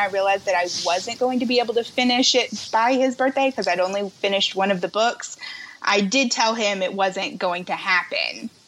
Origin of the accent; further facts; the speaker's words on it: Arkansas, United States; Yes, I'm from Arkansas.